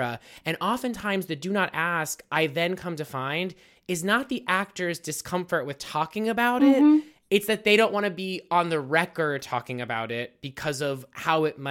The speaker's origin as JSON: {"language": "English", "town": "Pittsburgh", "region": "Pennsylvania", "country": "United States", "tie": "born or raised there", "said": "Okay, so I'm born and raised in Pittsburgh."}